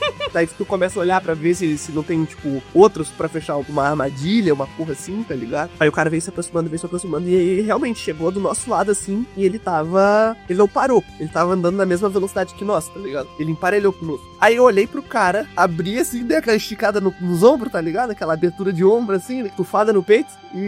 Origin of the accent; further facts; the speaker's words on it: Rio de Janeiro, Brazil; now in Santa Catarina, Brazil; Mas como eu também sou carioca, né? Sou criado por carioca, sou malandro, né?